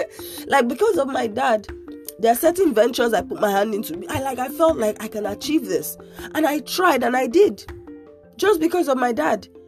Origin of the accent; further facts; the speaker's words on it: Nigeria; I am Nigerian.